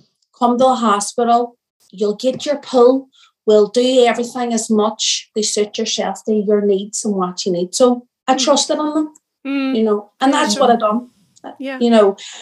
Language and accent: English; Derry, Northern Ireland, United Kingdom; I'm 32 and I'm from Derry City in Northern Ireland.